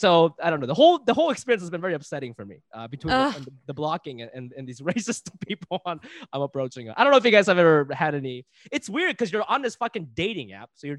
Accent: Japan; English is a second language; now in New York, United States; I'm an immigrant. I'm a fucking immigrant. I'm from Japan.

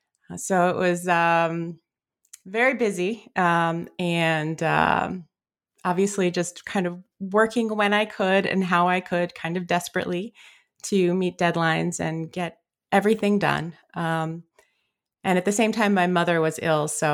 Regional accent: Chicago, Illinois, United States; born there; So I was born in Chicago. I was a very introspective child.

